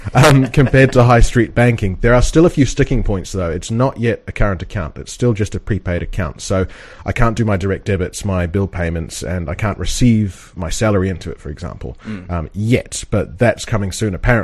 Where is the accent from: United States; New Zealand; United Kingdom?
New Zealand; I mean, as I said before, we're both from New Zealand